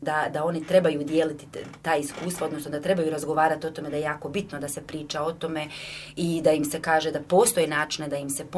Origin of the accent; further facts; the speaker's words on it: Bosnia & Herzegovina; Kod nas u Bosni i Hercegovini još nije poznato koji je postotak oboljelih.